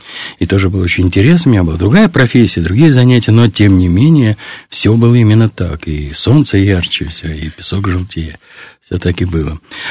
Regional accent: Moscow, Russia; Ну, вот я родился в Москве, я же отсюда, как бы, сюда же все время приезжаю, куда бы не уезжал.

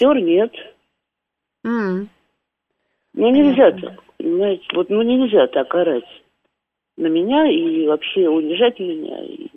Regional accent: Moscow, Russia; born there; Родилась я в Москве, на Ямском поле, в бараке.

